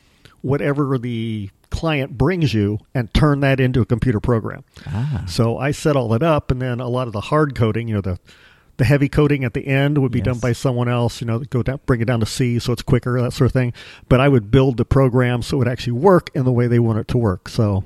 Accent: Illinois, United States; I grew up in Illinois. I mean, all of Illinois. I grew up in Southern Illinois and went to school in Central Illinois and then worked up in Chicago.

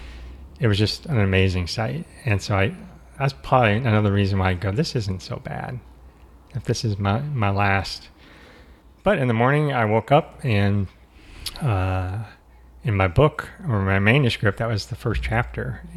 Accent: California, United States; We grew up in Southern California, and so there wasn't a lot of snow.

